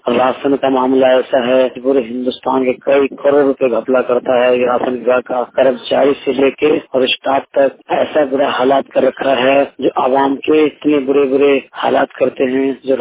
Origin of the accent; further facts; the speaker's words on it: Gumra, Bihar, India; ग्राम गुमरा का निवासी हूँ। चार नंबर वार्ड हरदिया पंचायत सिंगिया प्रखंड जिला समस्तीपुर।